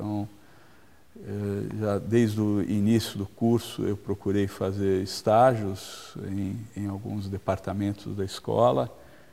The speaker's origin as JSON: {"language": "Portuguese", "region": "São Paulo", "country": "Brazil", "said": "Bom, eu sou paulistano."}